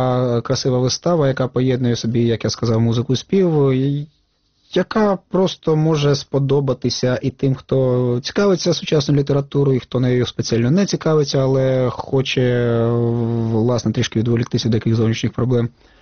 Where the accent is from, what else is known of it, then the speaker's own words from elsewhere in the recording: Luhansk Oblast, Ukraine; Донбас – моя батьківщина, я сам з Луганської області